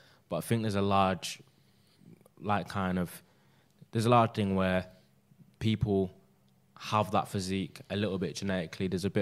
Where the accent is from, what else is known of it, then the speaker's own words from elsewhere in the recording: Jamaica; Because, being a Jamaican man, I have legs like twigs.